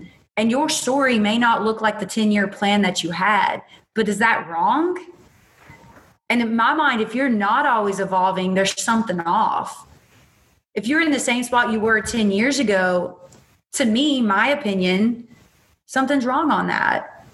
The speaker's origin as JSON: {"language": "English", "region": "Kentucky", "country": "United States", "tie": "born or raised there", "said": "from Kentucky that comes from a family of four kids. I grew up in the middle of nowhere mountains."}